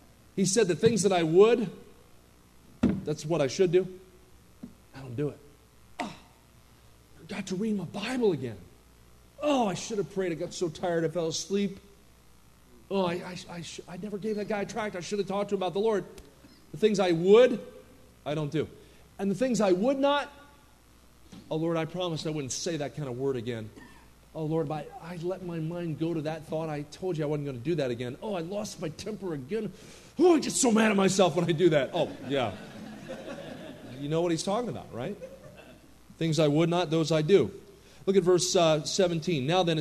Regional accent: New Jersey, United States; I grew up in New Jersey where people talk fast and drive fast.

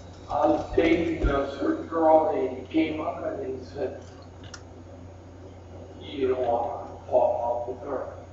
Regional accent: Oklahoma, United States; I met my wife in Bible college. She was from Indiana, and I was from Oklahoma.

